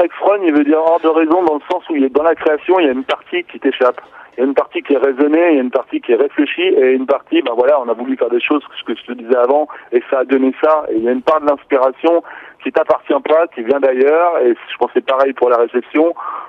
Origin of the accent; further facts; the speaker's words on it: Lyon, Auvergne-Rhône-Alpes, France; on est de Lyon